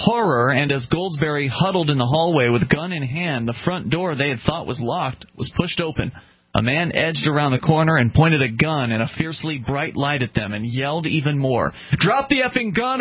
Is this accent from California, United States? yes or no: no; Sarasota, Florida, United States; Reading a disturbing story from Mark in my hometown of Sarasota, Florida